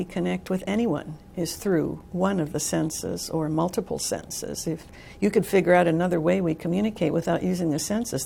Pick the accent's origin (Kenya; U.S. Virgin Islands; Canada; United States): Canada; When I was a girl growing up in Canada and ice skating, I had bells on my ice skates.